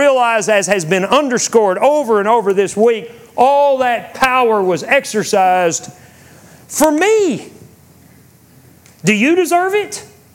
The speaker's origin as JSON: {"language": "English", "region": "Texas", "country": "United States", "tie": "born or raised there", "said": "We grew up in West Texas, and you can see this thunderstorm's coming from a long way."}